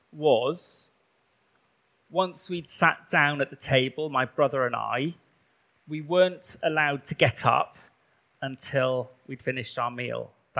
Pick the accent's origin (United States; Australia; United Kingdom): United Kingdom; Wales; first language Welsh; English is a second language; I come from the deepest, darkest part of rural Wales. My first language is Welsh. And I was brought up in quite a traditional household.